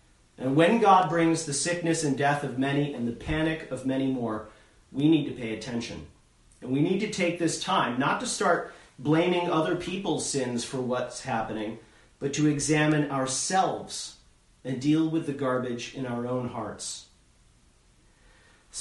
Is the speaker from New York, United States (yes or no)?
yes; New York, United States; And I can say that because I'm from New York.